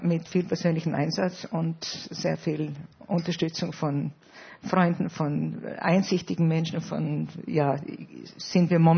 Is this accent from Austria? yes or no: yes; Tyrol, Austria; now in Vienna, Austria; Ich stamme aus Tirol, wohne seit fast 40 Jahren in Wien, gerne in Wien, arbeite hier